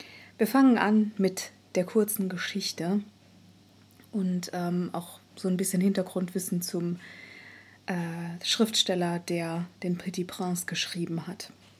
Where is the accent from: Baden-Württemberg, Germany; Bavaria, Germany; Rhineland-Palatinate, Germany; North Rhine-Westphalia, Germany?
Rhineland-Palatinate, Germany; Trier; also noch mal wärmer als in meiner Heimat, in der Trierer Gegend.